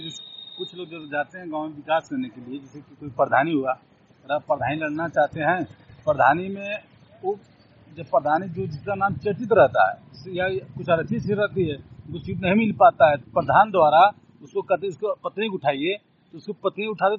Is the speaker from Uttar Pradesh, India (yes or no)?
yes; Azamgarh, Uttar Pradesh, India; मैं रहने वाला वाजिमगढ़ का हूं।